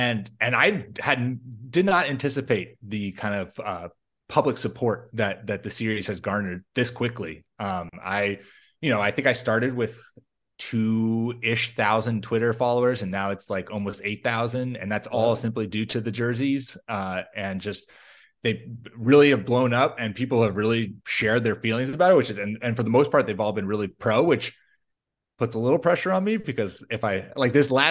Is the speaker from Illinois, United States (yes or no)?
no; Massachusetts, United States; moved away as an adult; now in Minnesota, United States; I grew up outside of Boston, just moved to Minnesota